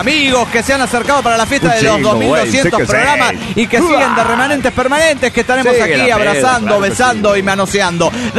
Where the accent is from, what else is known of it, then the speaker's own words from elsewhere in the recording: Mexico; also born or lived in France; Pues eso es para comunicarles mi cambio de residencia de Francia a México. Me reporto desde mi tierra natal.